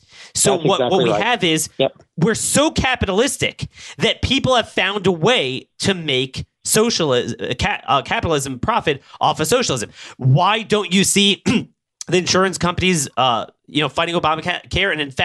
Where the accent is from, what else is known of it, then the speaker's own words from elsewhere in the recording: Baltimore, Maryland, United States; my hometown, Baltimore, Baltimore County, it's very blue.